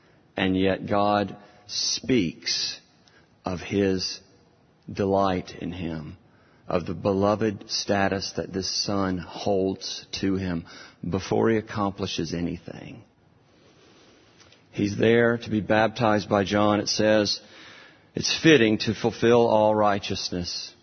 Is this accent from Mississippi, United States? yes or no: yes; Starkville, Mississippi, United States; You know, I grew up in Mississippi, in Starkville, and it wasn't until I was in college that I first had friends who grew up on the beach.